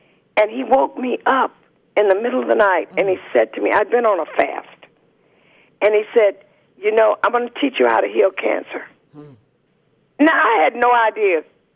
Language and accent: English; Alabama, United States; because I was born in Alabama